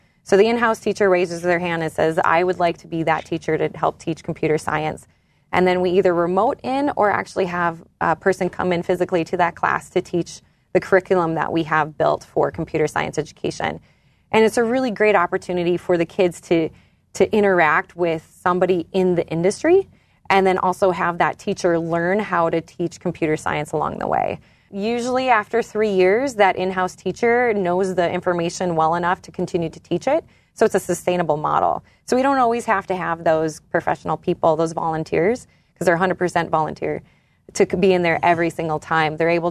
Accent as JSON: {"language": "English", "region": "North Dakota", "country": "United States", "said": "when I say I'm from North Dakota"}